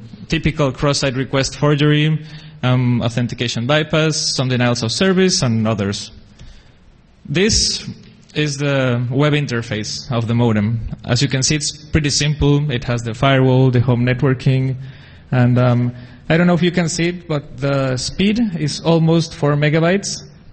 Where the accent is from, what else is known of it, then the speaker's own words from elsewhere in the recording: Cozumel, Quintana Roo, Mexico; born there; English is a second language; I was born in Cozumel Island, which is in the Mexican Caribbean, near Cancun.